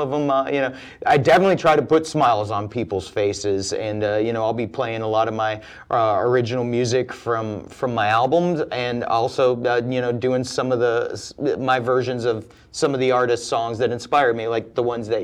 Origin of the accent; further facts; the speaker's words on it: North Carolina, United States; just a couple hours drive basically from where I grew up in North Carolina.